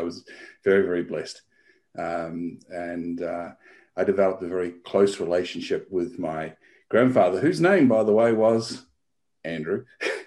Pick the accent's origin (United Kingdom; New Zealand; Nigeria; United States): New Zealand; now in Australia; Well, I was born in New Zealand. I'm a New Zealander, although I spent the last 20 years of my life in Australia.